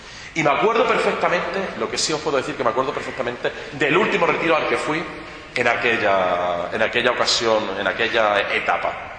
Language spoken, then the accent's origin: Spanish; Jaén, Andalusia, Spain; born there; tengo 32 años, nací en Jaén, en Andalucía, en una familia católica